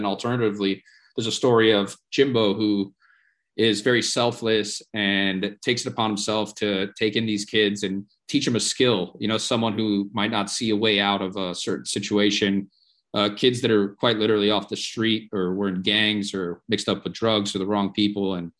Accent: Miami Beach, Florida, United States; So I was born and raised in Miami Beach, which in itself is very unique in itself too. I mean, Miami Beach is a strange place to grow up as a kid in the 90s

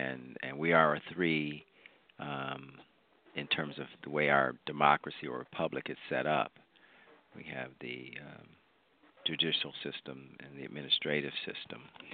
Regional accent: Cleveland, Ohio, United States; my hometown in Cleveland

